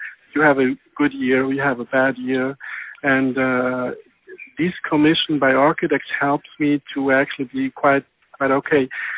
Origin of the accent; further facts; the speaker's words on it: Zurich, Switzerland; as you know, I grew up in Zurich, which is the German part of Switzerland. It's quite a big city. And I studied in Basel